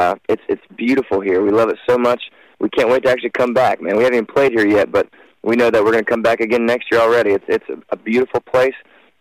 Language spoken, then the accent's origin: English; Florida, United States; I grew up in Florida.